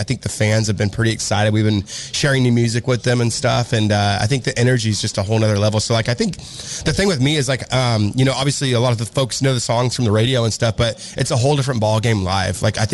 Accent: Paradise, California, United States; so I grew up in Paradise, and it's pretty rural. It's not like, it's not coastal, like, okay. I'm not, but we got a lot of that kind of mixed in there too. Sure. So you got farming, and so I'm kind of this weird hybrid of like country but surfer guy or something.

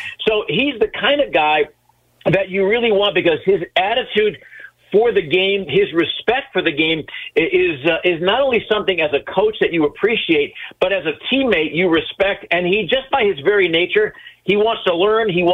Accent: Lafayette, California, United States; I'm from California. Yeah, but where are you from? And, well, I'm from Lafayette, the Bay Area.

